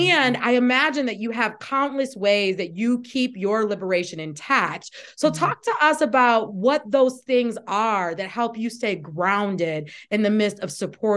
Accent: Kalamazoo, Michigan, United States; And I'm this woman from Kalamazoo, Michigan, right? I don't come from Chicago. I don't speak that language.

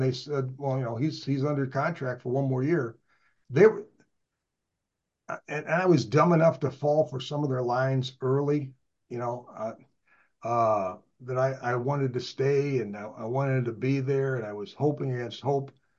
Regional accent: St. Louis, Missouri, United States; but they just figured I'm from St. Louis, they can throw something out there and people would believe it.

